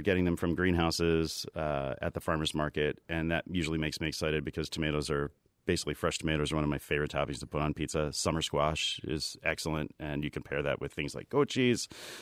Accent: New Jersey, United States; I grew up in New Jersey, right? And I can make pizza just as good as anyone else that my family who made it in New Jersey.

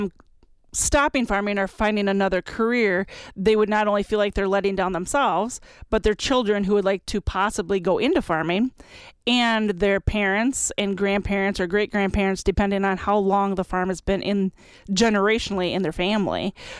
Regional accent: Dodgeville, Wisconsin, United States; and we did it in my hometown. My daughter played in Dodgeville.

